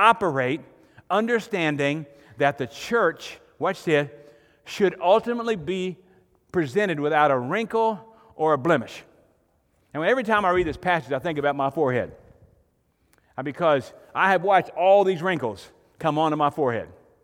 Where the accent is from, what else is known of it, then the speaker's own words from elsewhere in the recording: Arkansas, United States; born there; They know I was born in Arkansas, so my philosophy is there was to eat and enjoy life.